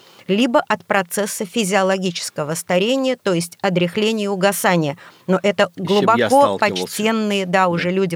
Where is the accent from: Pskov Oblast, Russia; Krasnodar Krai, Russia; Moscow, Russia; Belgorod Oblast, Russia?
Moscow, Russia; Ну, если спросите и про Москву, расскажу, конечно, это мой родной город.